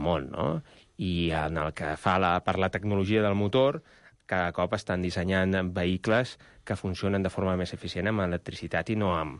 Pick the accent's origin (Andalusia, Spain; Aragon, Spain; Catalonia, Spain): Catalonia, Spain; I jo crec que una mica nosaltres, com a catalans, hem també de fixar-nos en un país que és també petit